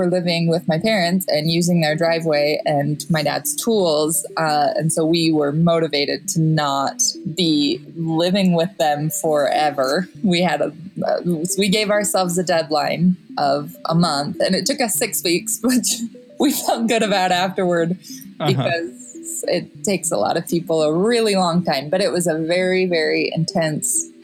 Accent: Idaho, United States; David grew up in Kansas and I grew up in Idaho.

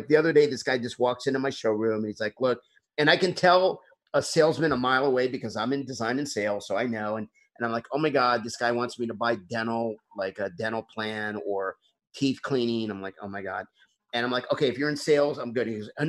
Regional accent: Bentonville, Arkansas, United States; My hometown is Bentonville, Arkansas. I went to school with Sam Walton's grandson

